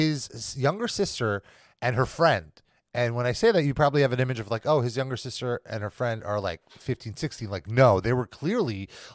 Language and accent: English; Chicago, Illinois, United States; Yeah, you know, I'm from Chicago, but.